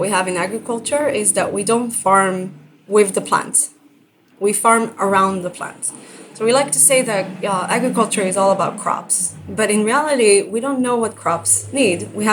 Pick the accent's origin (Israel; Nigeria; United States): Israel; English is a second language; I grew up in Israel. That's where I was born and raised.